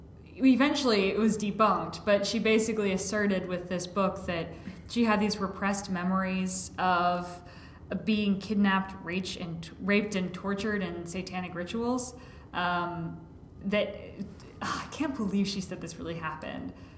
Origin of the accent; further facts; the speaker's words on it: Alameda, California, United States; Alameda, my hometown. I grew up there.